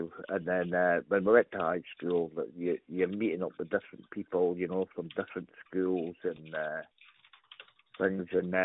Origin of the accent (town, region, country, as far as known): Dundee, Scotland, United Kingdom; born or raised there